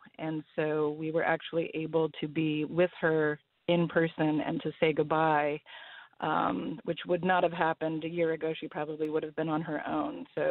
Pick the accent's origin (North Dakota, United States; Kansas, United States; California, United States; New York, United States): California, United States; We're from California, so we celebrate a little bit of everything, and I would say it's more sort of cultural than religious.